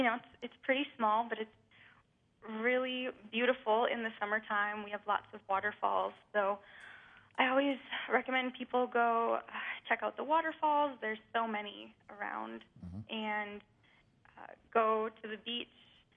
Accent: Munising, Michigan, United States; Well, I'm from Munising, so that's why.

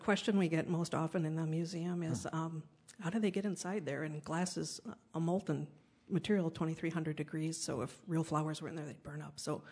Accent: Neenah, Wisconsin, United States; Neenah, Wisconsin.

